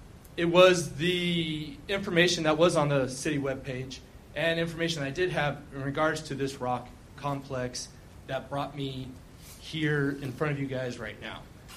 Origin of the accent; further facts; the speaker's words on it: Champaign, Illinois, United States; also born or lived in Wisconsin; I'm actually from Champaign, Illinois. I am from Champaign.